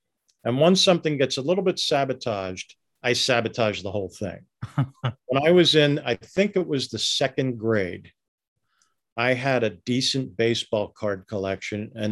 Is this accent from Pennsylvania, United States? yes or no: yes; Pennsylvania, United States; Hey, listen, I will never forgive my home state of Pennsylvania for going red in 2016, ever.